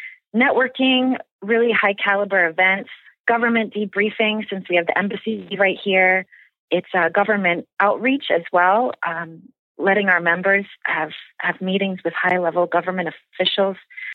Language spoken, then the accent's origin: English; Florida, United States; also born or lived in Atlanta / San Francisco; So I'm originally from Florida. I grew up near where the space shuttle goes off. So that was my first interaction with technology, I guess.